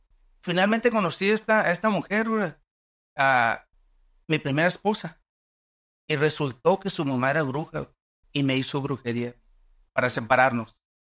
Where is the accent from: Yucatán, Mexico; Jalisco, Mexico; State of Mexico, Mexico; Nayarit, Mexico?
Nayarit, Mexico; soy del estado de Nayarit, ¿verdad? Vengo de una familia de 10 personas, o sea, 10 hermanos y mi papá y mi mamá.